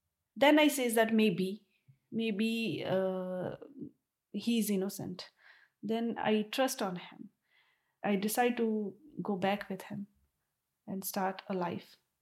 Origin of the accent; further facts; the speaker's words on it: Punjab, India; now in Denmark; from Punjab, India, and now I'm sitting in Denmark.